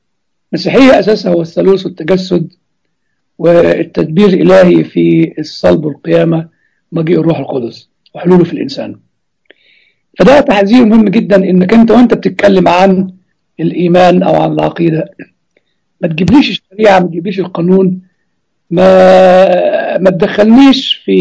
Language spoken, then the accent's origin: Arabic; Egypt